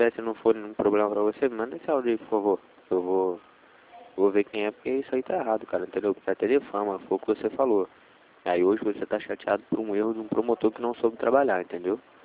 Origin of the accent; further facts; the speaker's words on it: Rio de Janeiro, Brazil; Mas eu sou da Baixada